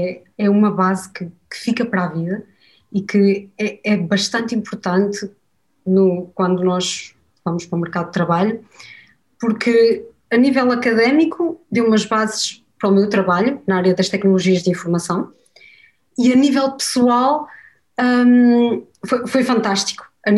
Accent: Melgaço, Viana do Castelo, Portugal; moved away as an adult; also born or lived in Lisbon; now in Paris, France; eu sou natural de Melgaço, Viana do Castelo, e em 2009 entrei na Universidade de Minho no curso de Tecnologias e Sistemas de Informação. Trabalhei um ano em Portugal

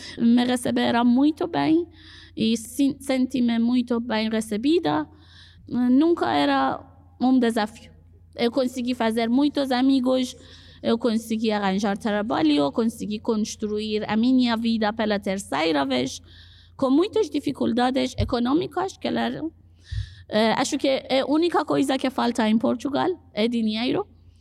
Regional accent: Iran; Portuguese is a second language; moved away; also born or lived in Norway; Mas eu saí do Irã e fui para a Noruega. Eu vivi na Noruega quase 2 anos e meio.

